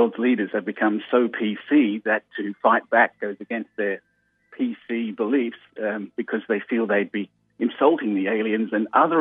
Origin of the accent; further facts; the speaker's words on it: Australia; moved away; Both of us were born and raised in Australia, but both of us lived for a long time overseas.